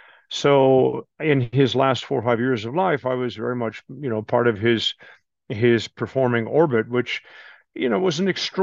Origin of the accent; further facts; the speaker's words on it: Washington, United States; I come from the Northwest. Washington State.